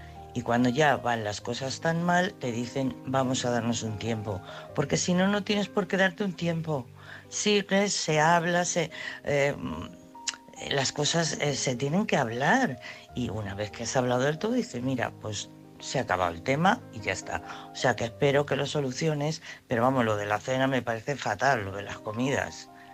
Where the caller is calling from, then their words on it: Madrid, Community of Madrid, Spain; de Madrid.